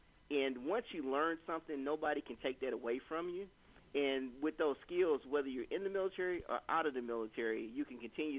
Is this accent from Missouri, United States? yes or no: yes; St. Louis, Missouri, United States; Well, I grew up in St. Louis, Missouri, and this was back in the 90s